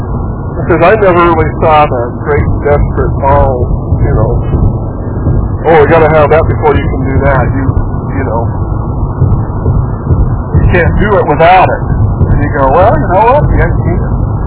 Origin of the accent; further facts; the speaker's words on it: United States; I grew up in America, which means I'm loud and I'm somewhat obnoxious